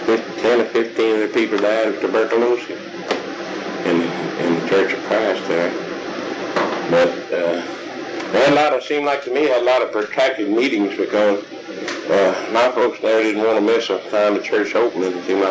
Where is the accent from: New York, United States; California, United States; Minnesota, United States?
California, United States; Bishop; But well, I enjoyed my childhood and growing up in Bishop.